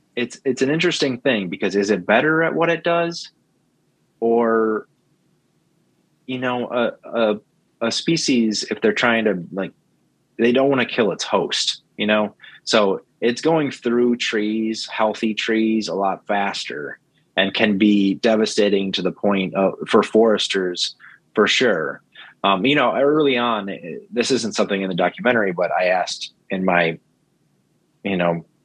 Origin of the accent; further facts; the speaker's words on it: Crystal Falls, Michigan, United States; It was, which was amazing because it was my hometown PBS. I used to watch, you know, all the shows on PBS when I was growing up. So it was extra special that I got to share it with the Crystal Falls community and the Upper Peninsula